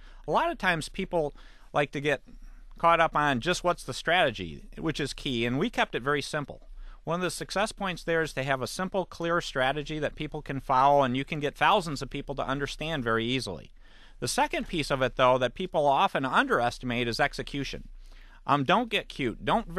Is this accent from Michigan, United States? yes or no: yes; Battle Creek, Michigan, United States; Actually, the first stock I bought, and you can guess it, I'm from Battle Creek, so I bought Kellogg's.